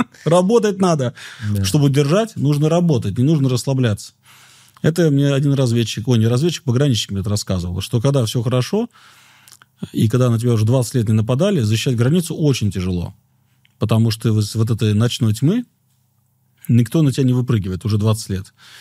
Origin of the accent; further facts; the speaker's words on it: Moscow, Russia; Я вышел, москвич, и такой, о, дубак.